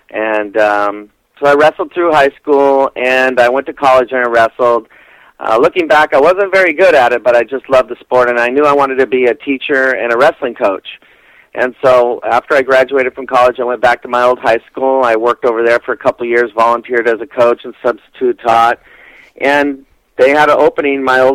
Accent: Vancouver, Washington, United States; now in Southern California, United States; I was born in Washington State and raised outside of Portland, Oregon, in Vancouver, Washington, and it was a great childhood.

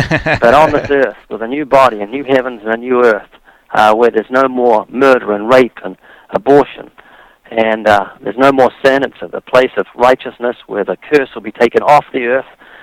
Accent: New Zealand; now in United States; I'm from New Zealand. Which is down next to Australia, and I've been living in the U.S. for 23 years in Southern California, and that's why I've lost my accent, dude.

